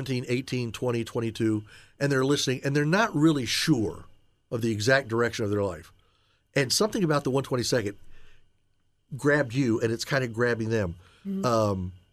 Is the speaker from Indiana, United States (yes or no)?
yes; Eagledale, Indiana, United States; When I was a kid growing up, in the beginning of growing up, like until I was about six, we grew up in Eagledale, which is a suburb of Indy, northwest.